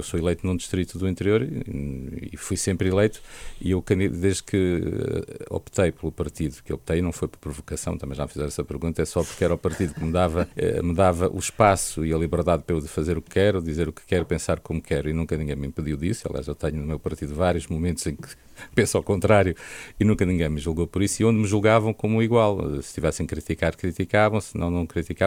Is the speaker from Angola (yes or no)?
yes; Angola; now in Portugal; eu vim de Angola como todos os outros vieram, sem nada, cresci com a ajuda dos vizinhos, familiares e do IARN